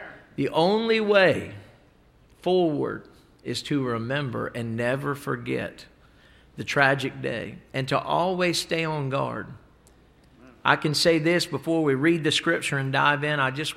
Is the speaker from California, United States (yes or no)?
no; Maryland, United States; I was out just a little north of the state I was born and raised in Maryland.